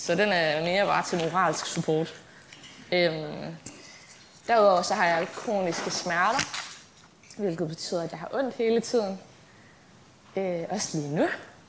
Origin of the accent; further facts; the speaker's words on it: Jelling, Region of Southern Denmark, Denmark; Jeg kommer oprindeligt, hvis man kan sige det, fra Jelling, tæt på Vejle, hvor jeg er vokset op i en meget, meget kærlig familie med to helt fantastiske storebrødre.